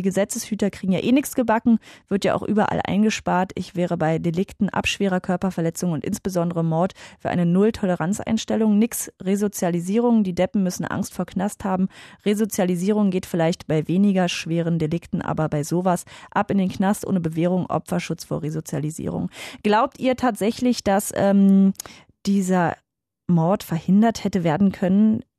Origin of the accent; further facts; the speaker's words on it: Saxony-Anhalt, Germany; Ich bin ja auch aus Sachsen-Anhalt und es hat einen ganz großen Charme, muss ich sagen.